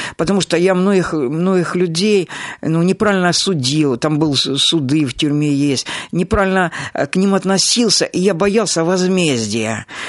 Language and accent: Russian; Ukraine; как Алексей сказал, сам я родом из Украины